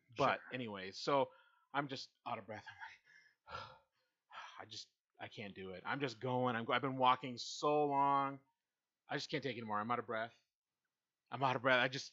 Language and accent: English; Iowa, United States; also born or lived in Minnesota; Yeah, it felt like where I grew up in Iowa and southern Minnesota felt like that.